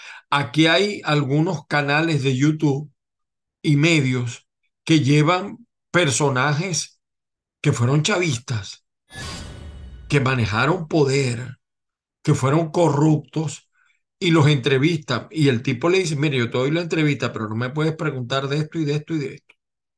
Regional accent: Zulia, Venezuela; yo vengo del Zulia

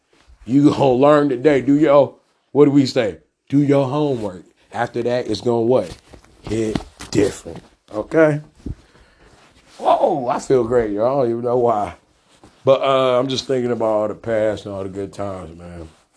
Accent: Detroit, Michigan, United States; I'm from Detroit. Y'all ain't getting me. That's on Kennebec.

